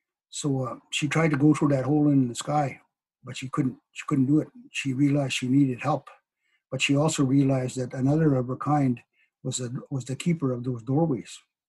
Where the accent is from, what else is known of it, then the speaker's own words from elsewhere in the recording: Manitoba, Canada; I come from Opaskwayak Cree Nation, northern Manitoba. Of course, I am Hininyo Cree.